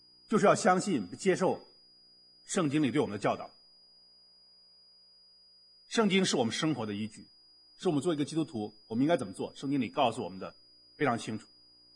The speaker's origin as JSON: {"language": "Chinese", "country": "China", "said": "我们从大陆来的，我不知道台湾有没有讲这个。从大陆来，你肯定知道这句话"}